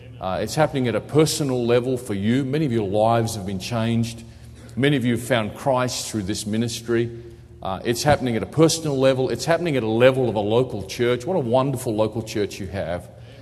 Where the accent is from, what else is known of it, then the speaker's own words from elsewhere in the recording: Australia; born there; I'm an Australian pastor. I was born there.